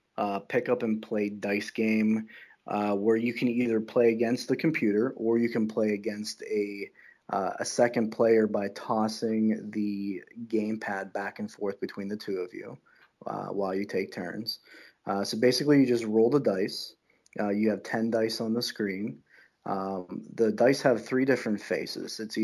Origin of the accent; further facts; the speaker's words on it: Pittsburgh, Pennsylvania, United States; So, but I was born and raised here in Pittsburgh, Pennsylvania.